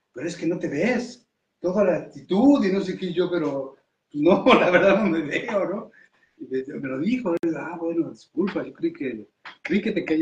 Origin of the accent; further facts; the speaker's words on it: Mexico; accent: Mexican; mi acento es muy mexicano, en francés.